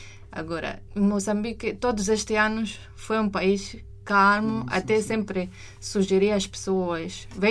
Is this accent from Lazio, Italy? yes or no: no; Milan, Lombardy, Italy; Portuguese is a second language; moved away as an adult; now in Mozambique; principalmente sendo estrangeira lá, sim. porque sou originária de Milão, sempre vivi num país, desde que eu nasci, em paz. Eu nasci em 1979